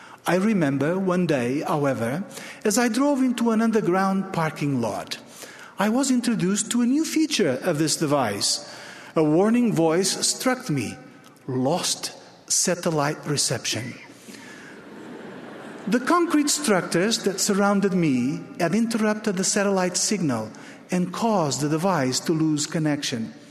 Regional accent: Portugal; In my home country of Portugal, for instance, during the period of the discoveries in the 15th century, navigators from Lisbon

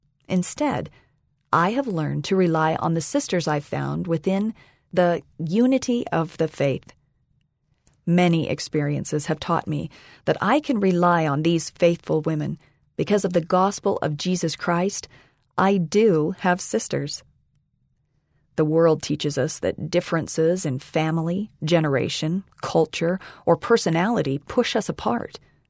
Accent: United States; Although I was a young American living 5,000 miles or 8,045 kilometers from my hometown

